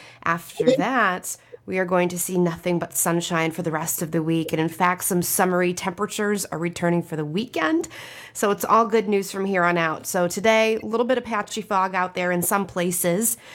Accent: Chicago, Illinois, United States; Well, I'm from Chicago, so I am a pizza snob. I'm also Italian, so there's that as well.

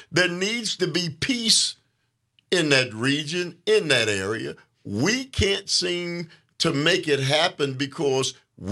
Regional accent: United States; Yeah, and so even though I'm an American, Sandy, it doesn't mean that I should follow blindly those who lead us.

